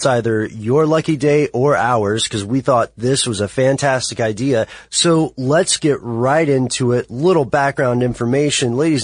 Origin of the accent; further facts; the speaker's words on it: Nashville, Tennessee, United States; know that I am from Tennessee. Mm-hmm. I was born in Nashville. My family is mostly from eastern Tennessee.